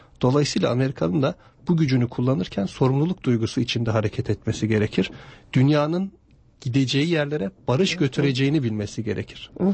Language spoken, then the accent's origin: Turkish; Erzincan, Turkey; Ben Erzincan'da doğdum. Çocukluğumun bir kısmı Erzincan'da geçti.